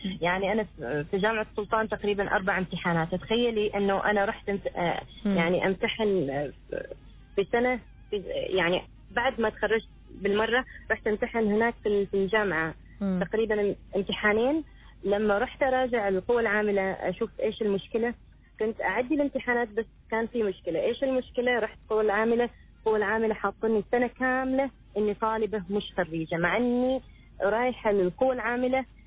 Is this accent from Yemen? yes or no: no; Oman